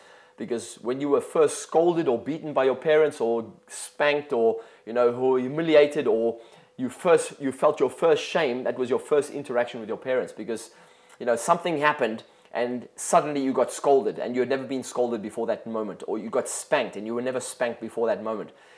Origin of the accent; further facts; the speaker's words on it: South Africa; as a kid growing up in South Africa